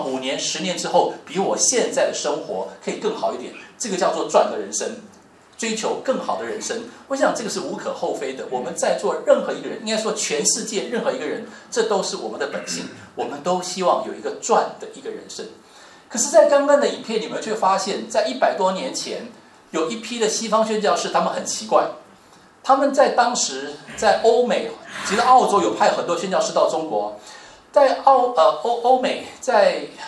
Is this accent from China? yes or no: no; Taiwan; accent: Taiwanese; 我想我的口音大家一听大概都猜得出来我是台湾来的。当然我出生在台湾，不过我的父母亲呢，他们没有出生在台湾，他们是在49年的时候，在中国这个兵荒马乱的那个年代啊，才从这个大陆到了台湾去的。